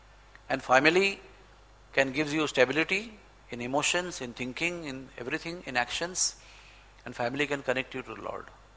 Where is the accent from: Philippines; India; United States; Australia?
India; We are very fortunate because we are from Indian culture, Bharat Varsha culture, which is strong and deep-rooted and long-standing.